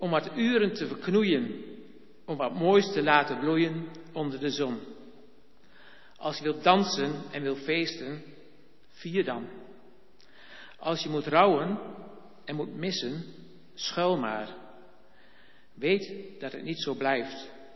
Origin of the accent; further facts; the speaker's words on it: Veessen, Gelderland, Netherlands; Ik kom uit de buurt van het Vorchte Veessen